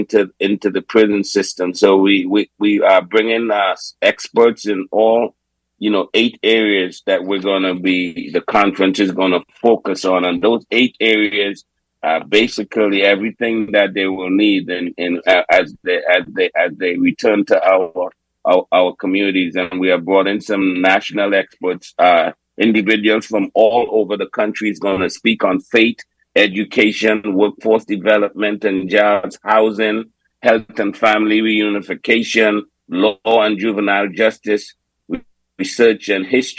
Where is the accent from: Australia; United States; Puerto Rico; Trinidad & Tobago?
Trinidad & Tobago; I have even took her to speak in my home country of Trinidad.